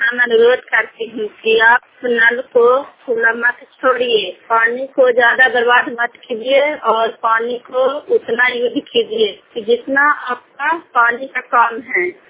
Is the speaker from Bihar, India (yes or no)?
yes; Harnaut, Bihar, India; Block खरनाथ को इलामा गांव की रहने वाली हूँ, जिला नालंदा।